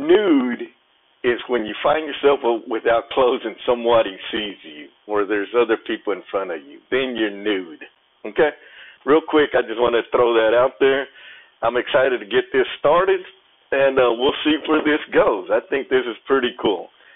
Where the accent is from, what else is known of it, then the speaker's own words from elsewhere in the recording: Texas, United States; I'm born and raised in Texas. I'm currently in Georgia on work, and I travel a lot.